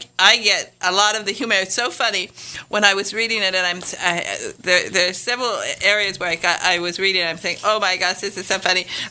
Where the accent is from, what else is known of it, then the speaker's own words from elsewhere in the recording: Michigan, United States; I come from Northern Michigan, and I saved my money all the time I was in school